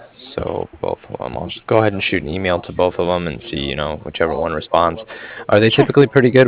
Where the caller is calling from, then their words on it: Cardiff, Wales, United Kingdom; as in mother at the end. And I'm calling from Cardiff.